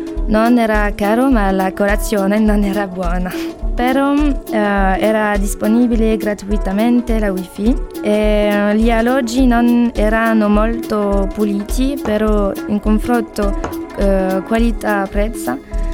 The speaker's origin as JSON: {"language": "Italian", "town": "Nantes", "region": "Pays de la Loire", "country": "France", "second_language": "Italian", "lives_now": "Cagliari, Italy", "said": "Francia, Nantes, giù dalla Britannia."}